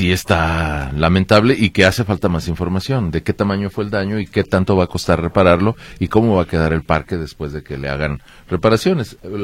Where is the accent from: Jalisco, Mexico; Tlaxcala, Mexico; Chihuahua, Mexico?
Jalisco, Mexico; Guadalajara; yo soy, mis raíces están en Los Altos, le tengo un gran cariño a esta zona del estado, soy muy tapatío, pues llevo aquí prácticamente toda mi vida.